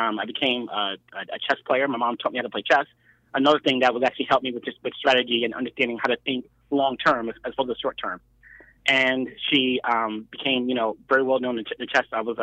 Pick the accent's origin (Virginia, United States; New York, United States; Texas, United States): New York, United States; Harlem; also born or lived in South Bronx; So I was raised in Harlem, and I spent time in the South Bronx